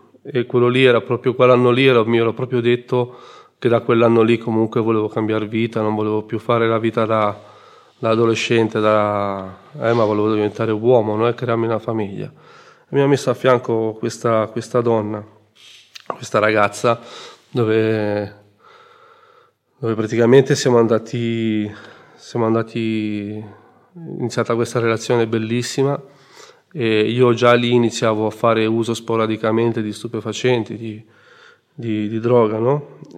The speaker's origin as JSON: {"language": "Italian", "town": "Diano Marina", "region": "Liguria", "country": "Italy", "said": "vengo da Iano Marina in Liguria. Ho 42 anni e sono in comunità dal 2019, da ottobre 2019. Sono il secondo di 5 figli."}